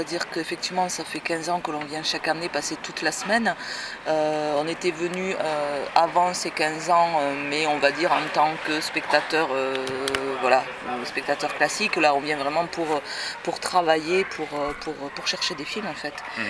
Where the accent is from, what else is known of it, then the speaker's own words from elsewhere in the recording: Occitanie, France; Alors, on vient du Tarn-et-Garonne.